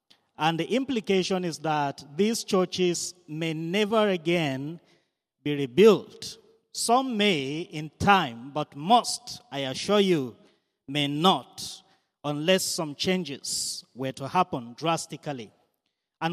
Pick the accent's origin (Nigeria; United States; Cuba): Nigeria; You have heard that I am from Nigeria